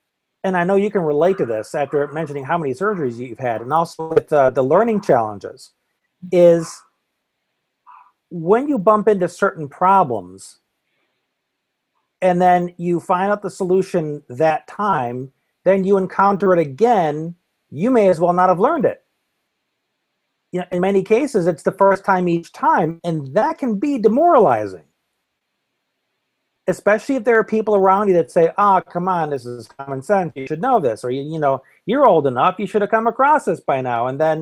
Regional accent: United States; I'm as stubborn American male as anyone else.

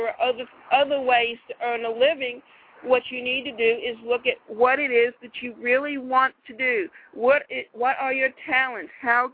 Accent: Savannah, Georgia, United States; Now, I grew up in Savannah during the 1950s and 1960s.

